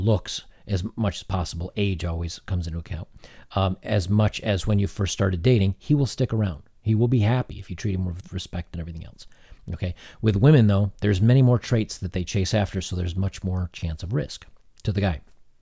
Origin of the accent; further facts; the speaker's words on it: United States; Now, I've heard people pronounce it differently, but you know, I'm an American